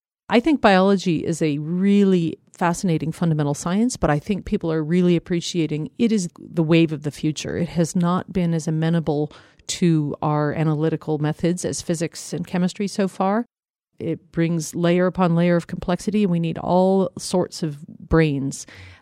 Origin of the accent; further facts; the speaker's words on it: Colorado, United States; I grew up in Colorado. I spent a lot of time in the mountains.